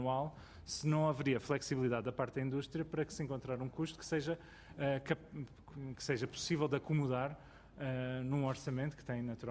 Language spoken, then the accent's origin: Portuguese; Cascais, Lisbon, Portugal; Eu, que venho do Conselho de Cascais